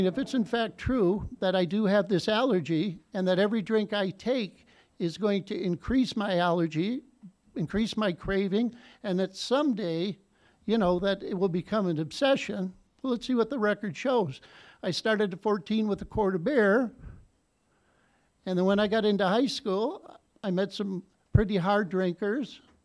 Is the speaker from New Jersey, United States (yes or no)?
no; Cleveland, Ohio, United States; born there; I was born in Cleveland, Ohio, steel mill town, and seven siblings